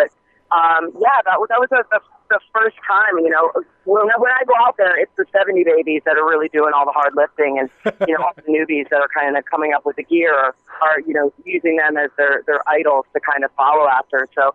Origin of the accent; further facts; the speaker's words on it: New York, United States; I grew up in Hudson Valley.